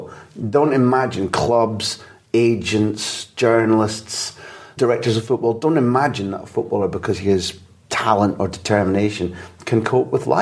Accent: Scotland, United Kingdom; I'm genuinely, even though I left it to go and pursue my career, I'm genuinely happy as a Scot to hear that.

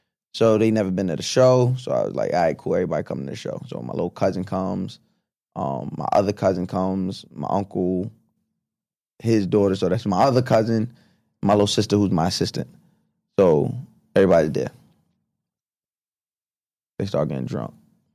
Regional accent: Long Island, New York, United States; So, growing up on Long Island, after my mom and my dad married, I went by my dad's last name.

